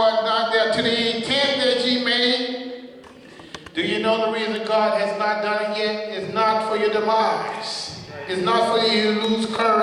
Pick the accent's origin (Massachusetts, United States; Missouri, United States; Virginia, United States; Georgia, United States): Georgia, United States; Atlanta; accent: Southern; Sometimes every once in a while I'm from Atlanta, so I just slip that south in there for y'all.